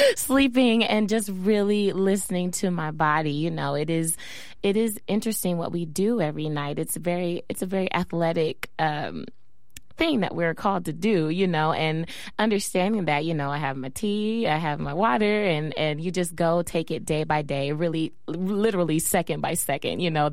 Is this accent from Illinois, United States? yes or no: no; Texas, United States; also born or lived in Stockton, California; I was born in Stockton, California, and but didn't live here very, very long. I moved to Texas after that, and I have family still here